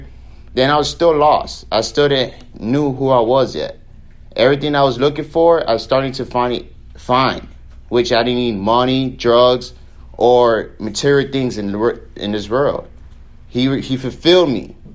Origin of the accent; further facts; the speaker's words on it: Naples, Florida, United States; And I grew up in Naples, Florida in 1998, and my family was destruction.